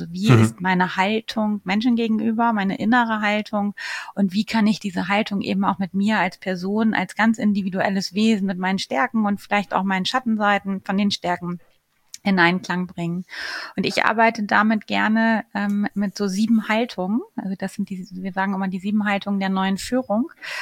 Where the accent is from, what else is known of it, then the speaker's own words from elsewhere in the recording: Northern Germany, Germany; So wie bei uns im Norden sagt man Butter bei die Fische